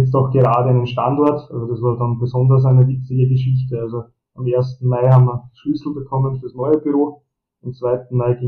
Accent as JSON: {"language": "German", "region": "Burgenland", "country": "Austria", "tie": "born or raised there", "moved": "as an adult", "lives_now": "Northern Cyprus", "said": "als Flüchtlingskind, deswegen auch der Name etwas exotischer geschrieben. Bin ich im Seewinkel in Polinat aufgewachsen"}